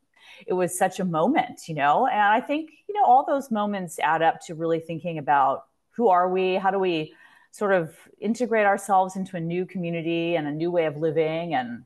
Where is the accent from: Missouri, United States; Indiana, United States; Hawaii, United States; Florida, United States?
Hawaii, United States; Honolulu; I am originally from Honolulu, Hawaii.